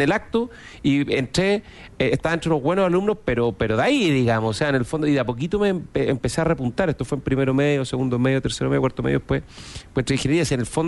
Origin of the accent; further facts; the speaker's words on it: Santiago, Santiago Metropolitan Region, Chile; also born or lived in Talca; yo nací en Talca, estudié en el liceo, el colegio del Blanco Alcalá de La Salle, me vine a Santiago muy chico, y hice toda la básica en un colegio particular subvencionado